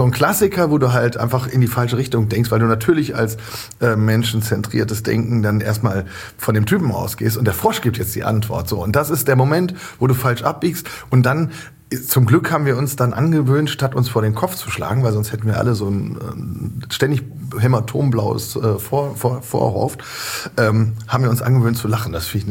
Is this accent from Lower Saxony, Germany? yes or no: yes; Lower Saxony, Germany; Ich bin im Emsland geboren.